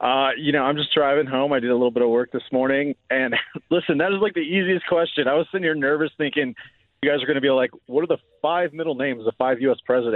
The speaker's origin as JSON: {"language": "English", "region": "Illinois", "country": "United States", "said": "And what's this about Illinois being a normal state? I'm from Illinois. Do you know how many of our governors have been put in jail? Illinois is not a normal state."}